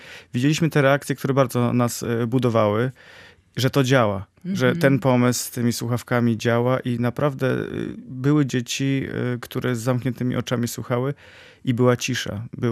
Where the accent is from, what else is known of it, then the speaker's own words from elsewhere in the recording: Michałowo, Pomeranian Voivodeship, Poland; jesteśmy ze wsi Michałowo, to jest gmina Główczyce, powiat słupski, więc od Gdańska no kawałek, ale województwo pomorskie.